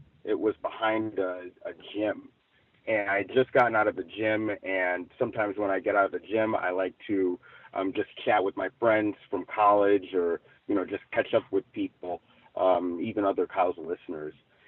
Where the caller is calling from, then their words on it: Pomona, California, United States; I am reporting from Pomona, California today.